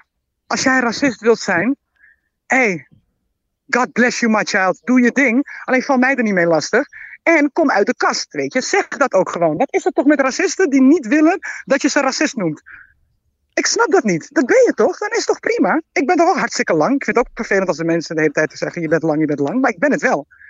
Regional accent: Netherlands; Ik ben gewoon een Nederlander, punt. En als ik een hele grote comedian ben, ben ik ook een Nederlander. Ik ben altijd een Nederlander.

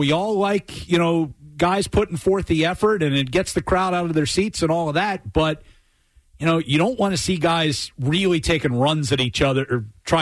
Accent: Philadelphia, Pennsylvania, United States; I loved him when I was a kid. I grew up in Philly.

